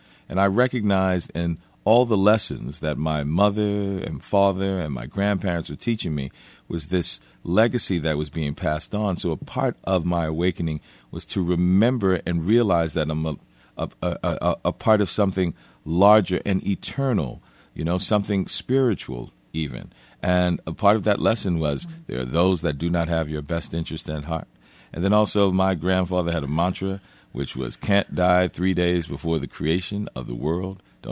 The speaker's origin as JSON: {"language": "English", "town": "New Orleans", "region": "Louisiana", "country": "United States", "tie": "born or raised there", "said": "And that was always a part of the culture that I grew up with in New Orleans, the social aid and pleasure clubs."}